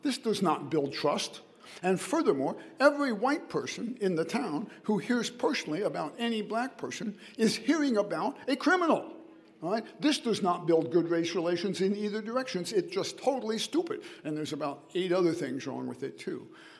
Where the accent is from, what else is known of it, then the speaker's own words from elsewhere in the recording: Illinois, United States; I knew I came from Illinois.